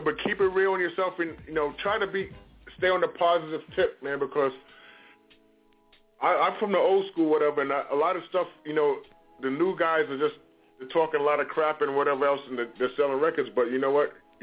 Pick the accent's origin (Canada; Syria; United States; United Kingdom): United States; New York City, New York; I'm from the South Bronx, and it started in, like, the late 70s.